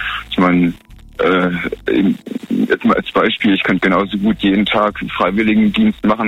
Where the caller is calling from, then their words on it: Mannheim, Baden-Württemberg, Germany; Ich komme aus Mannheim.